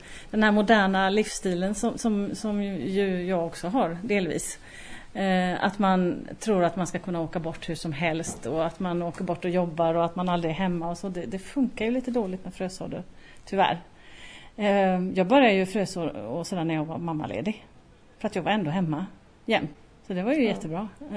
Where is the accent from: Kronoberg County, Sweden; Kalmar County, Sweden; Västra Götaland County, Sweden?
Västra Götaland County, Sweden; Mölndal; hade en fantastisk trädgård hemma i Mölndal som vi är ifrån.